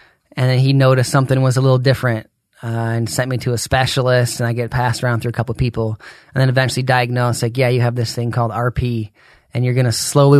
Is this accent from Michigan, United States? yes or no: yes; Michigan, United States; I'm from Michigan.